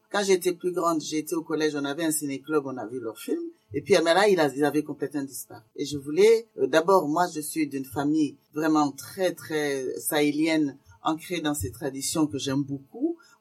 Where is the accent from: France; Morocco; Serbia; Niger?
Niger; Niamey; je suis Peul, mais de culture sans règne. Et même Jarma, parce que j'ai grandi à Niamey, mais on est Tilaberi.